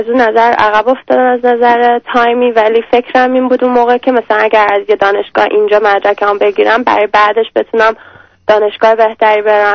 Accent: Iran; moved away as an adult; من 21 سالگی از ایران اومدم. وسط درسم بودم، 3 سال دانشگاه رفتم اونجا، روانشناسی خوندم،

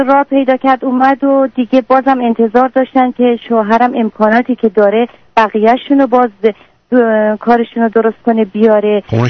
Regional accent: Iran; moved away; فرار از ایران اومدم

